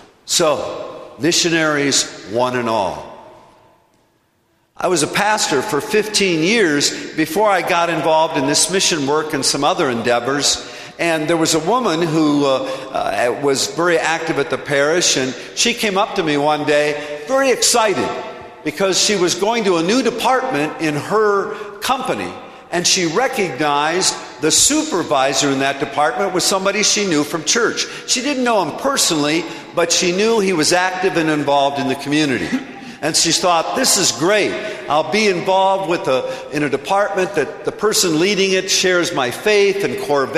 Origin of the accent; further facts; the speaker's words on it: Akron, Ohio, United States; now in Cleveland, United States; I'm a diocesan priest in Cleveland, Ohio, that diocese. I'm from Akron.